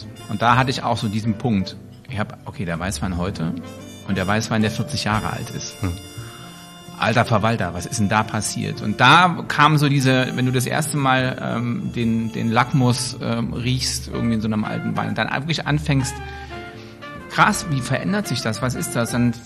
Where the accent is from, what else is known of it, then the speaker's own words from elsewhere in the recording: Germany; nun komme ich aus der DDR